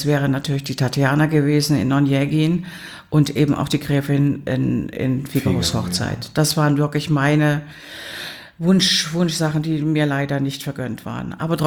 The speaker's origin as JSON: {"language": "German", "town": "Suhl", "region": "Thuringia", "country": "Germany", "accent": "Thuringian", "said": "da kam ich dann von meinem thüringischen Dialekt weg"}